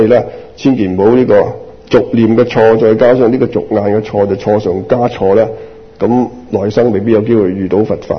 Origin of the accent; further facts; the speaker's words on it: China; 哇，终于有我哋中国人上啦，变到咁。